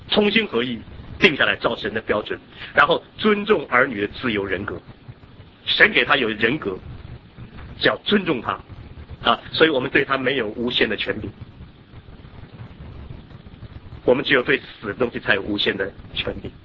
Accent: China; 我常讲我们中国人有很多不合圣经的需要改，我们中国小孩漂亮要说他什么丑

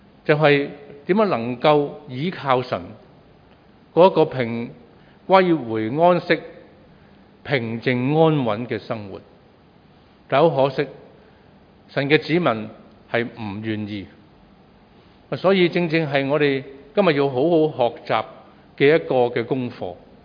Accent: Hong Kong; 呢两样嘢都係我哋香港人呢係唔鍾意做嘅。

